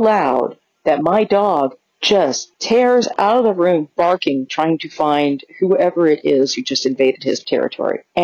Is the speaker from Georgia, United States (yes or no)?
no; Kansas, United States; I'm from Kansas.